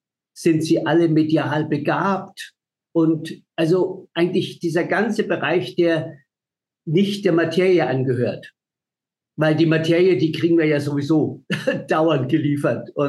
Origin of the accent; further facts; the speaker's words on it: Bavaria, Germany; born there; Ich bin in Bayern geboren, also es muss auch für die Bayern funktionieren.